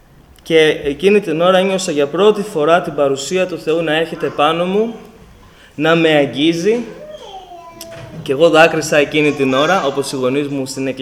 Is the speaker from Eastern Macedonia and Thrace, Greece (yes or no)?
no; Athens, Attica, Greece; το σόι της μητέρας μου είναι από την Κρήτη, αν και μεγάλωσα στην Αθήνα.